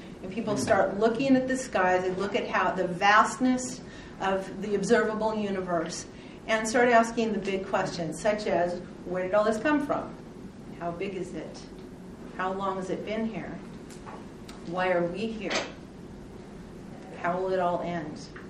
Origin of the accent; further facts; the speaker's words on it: Pacific Northwest, United States; I grew up in the Pacific Northwest, lived in a Christian home, went to church and Sunday school from a very early age.